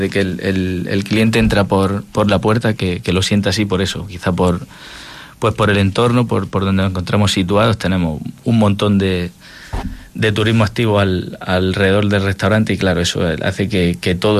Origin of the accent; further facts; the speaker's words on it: Jaén, Andalusia, Spain; yo vengo de interior, yo soy de Jaén